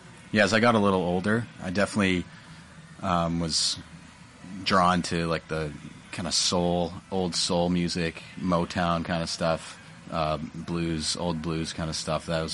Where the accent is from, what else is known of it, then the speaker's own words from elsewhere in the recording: North Vancouver, British Columbia, Canada; So I grew up in North Van, so local. And I grew up in a pretty musical household.